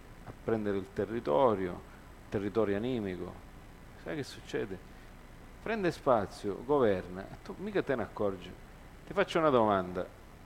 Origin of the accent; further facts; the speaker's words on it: Canada; io mi ricordo da piccolo in Canada, da casa mia vedevo quelle con le moto così, boom boom, catene.